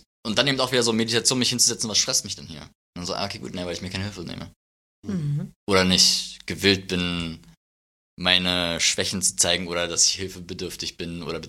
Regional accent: Berlin, Germany; Ich bin halt in Karlshorst groß geworden.

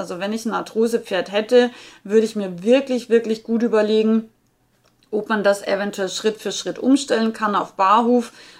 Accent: Austria; so wie bei uns in Österreich, bei minus 20 Grad eben im Winter

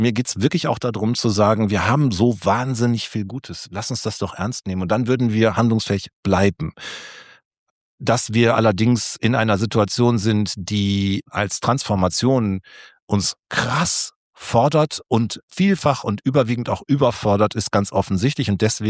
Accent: North Rhine-Westphalia, Germany; ich komme halt aus NRW

